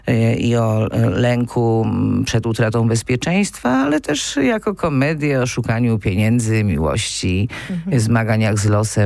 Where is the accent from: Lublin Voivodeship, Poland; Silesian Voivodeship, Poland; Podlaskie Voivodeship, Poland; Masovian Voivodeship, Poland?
Silesian Voivodeship, Poland; Gliwice; moved away as an adult; now in Kraków, Poland; bo to moje rodzinne miasto. Do Krakowa przyjechałam na studia i już zostałam.